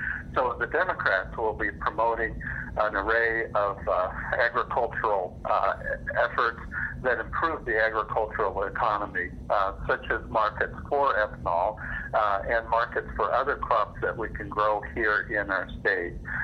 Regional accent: Osceola, Iowa, United States; Well, these are my roots. I was born in Osceola. My mother still has farmland there, and I am a graduate of Winterset High School and Graceland College in Lamoni. So rural Iowa is something that's very dear and near to me.

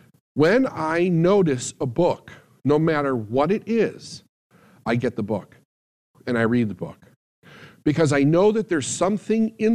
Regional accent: Phoenix, Arizona, United States; also born or lived in Chicago; I was born in Chicago, moved around the suburbs there quite a bit for about the first 10 years of my life, and then had a bit of a culture shock because I moved to Phoenix, Arizona.

